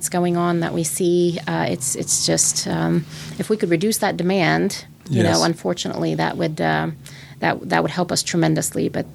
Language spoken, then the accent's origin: English; Tulsa, Oklahoma, United States; I was born and raised right here in Tulsa. In fact, I was the first of my family to be born in Tulsa, Oklahoma. My parents immigrated from Germany. My parents are of Turkish descent